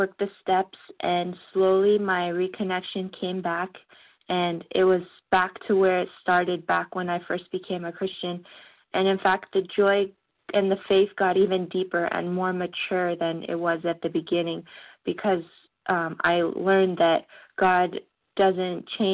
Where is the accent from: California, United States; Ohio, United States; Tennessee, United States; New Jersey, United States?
California, United States; Los Angeles; Okay, my last initial is A as in apple, and I'm from Los Angeles, California.